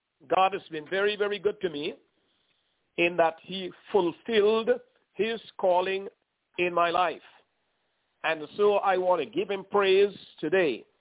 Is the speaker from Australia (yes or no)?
no; Guyana; born there; I was born in South America in a country named at the time British Guyana. And as a little boy, I was born in a family of 12 children, the fourth child.